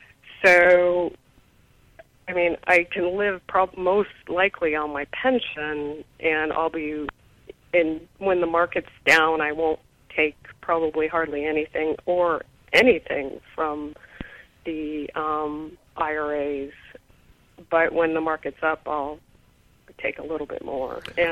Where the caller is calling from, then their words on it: Oregon, United States; also born or lived in Montana; I'm from Oregon, and I want to thank you for your podcast.